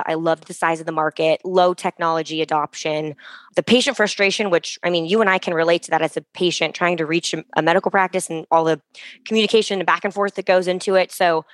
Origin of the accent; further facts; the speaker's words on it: Palos Verdes, California, United States; I'm from Palos Verdes.